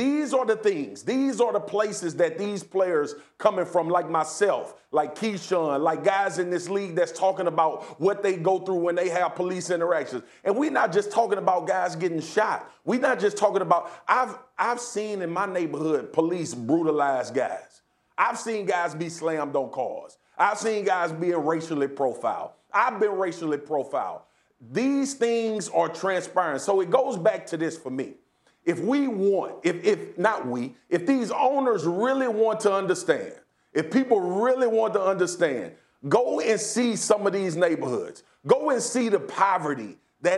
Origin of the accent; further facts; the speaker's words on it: Baton Rouge, Louisiana, United States; I grew up in Baton Rouge, Louisiana. There is a staunch difference, Laura can attest, between North Baton Rouge, where I grew up for half of my life, and South Baton Rouge around LSU campus.